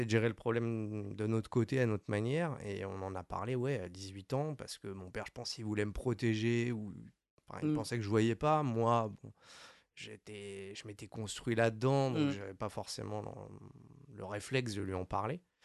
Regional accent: Fresnes, Île-de-France, France; je suis né à Paris, mais j'ai grandi, j'ai toujours vécu à Fresnes.

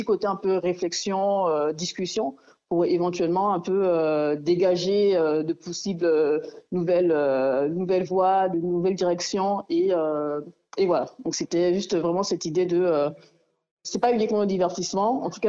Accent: Gabon; Je suis gabonaise.

